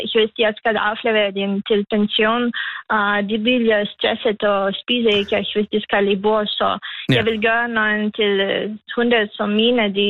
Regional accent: Lithuania; Danish is a second language; now in Denmark; Jeg er fra Litauen.

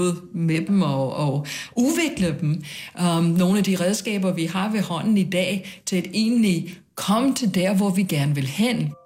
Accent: United States; born there; Danish is a second language; selvom jeg er amerikaner og fødsel i hvert fald

